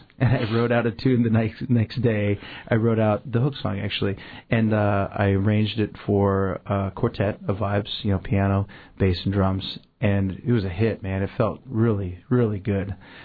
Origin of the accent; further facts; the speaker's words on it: Sitka, Alaska, United States; I'm born and raised in Sitka. I'm Tlingit and some other things, like most people are. But I was raised as culturally as I could in Sitka.